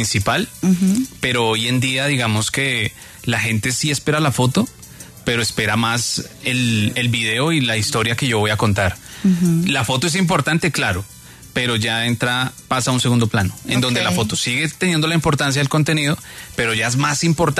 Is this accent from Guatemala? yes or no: no; Boyacá, Colombia; accent: mixed Bogotá and Boyacá dialect; also born or lived in Bogotá; Yo soy rolo con descendencia boyacense. Entonces, okay. Como que me crié en Boyacá, pero soy rolo y después acá otro tiempo. Entonces es una combinación de las dos. Toda mi familia es boyacense. Entonces como que tengo esa combinación y ese dialecto un poco combinado.